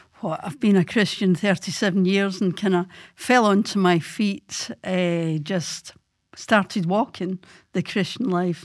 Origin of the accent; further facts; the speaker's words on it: Glasgow, Scotland, United Kingdom; I'm married to David, and I have a son, Matthew, and born and bred in Glasgow. Live in Glasgow.